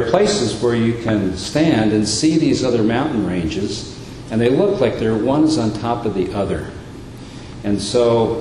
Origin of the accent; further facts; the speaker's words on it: Colorado, United States; I grew up in Colorado, so I know what the mountain ranges look like.